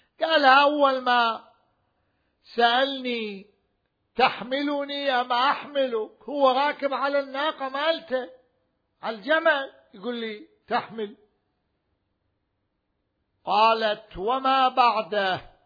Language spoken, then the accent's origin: Arabic; Iraq; غالبا عندنا بالعراق معروف يبيع على أخضر